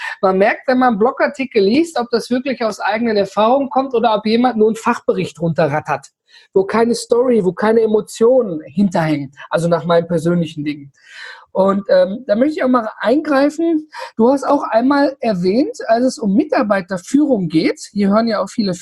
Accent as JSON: {"language": "German", "region": "North Rhine-Westphalia", "country": "Germany", "said": "wir kommen hier aus dem Ruhrgebiet und Rheinland drumherum"}